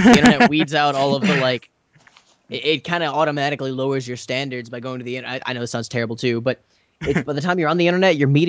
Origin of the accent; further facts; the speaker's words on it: Texas, United States; because I grew up in South Texas